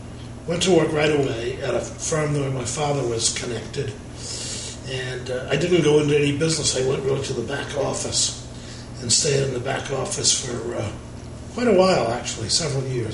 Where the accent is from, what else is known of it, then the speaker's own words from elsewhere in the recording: Flushing, New York, United States; now in Manhasset, United States; I was born in New York City, actually, in Flushing, Long Island, and lived there for a long time.